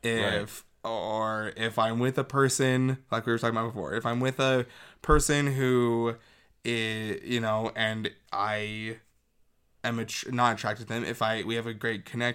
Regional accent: Utah, United States; I just also growing up in Utah

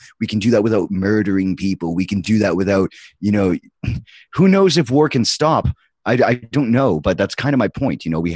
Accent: Medway, Massachusetts, United States; I grew up in Medway, in the town next to Medway is Milford.

